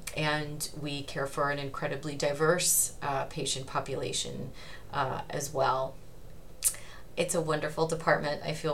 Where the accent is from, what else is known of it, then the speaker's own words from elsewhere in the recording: Midwest, United States; I'm originally from the Midwest of the United States